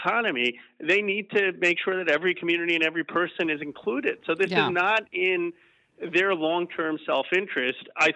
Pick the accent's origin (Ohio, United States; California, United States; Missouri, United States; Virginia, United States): California, United States; You have these awful wildfires in my home state in California